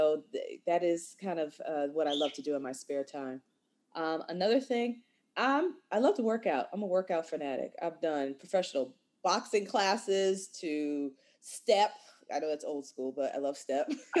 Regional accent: Albany, New York, United States; It was just me, my mother, my father, and my brother growing up in Albany, upstate.

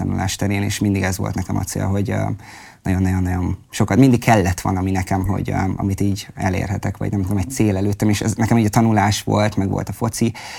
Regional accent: Sajószöged, Borsod-Abaúj-Zemplén, Hungary; moved away as an adult; now in Budapest, Hungary; A helynek az a neve, hogy Sajószöged. Uh-huh. És hát ott töltöttem a jelentős részét, igazából 19 éves koromban költöztem fel Pestre.

